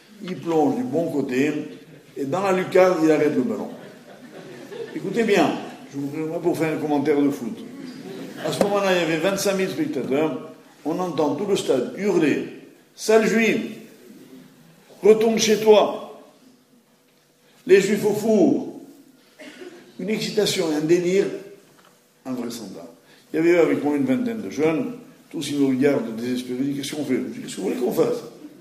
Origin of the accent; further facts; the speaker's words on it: Nice, Provence-Alpes-Côte d'Azur, France; je suis originaire de Nice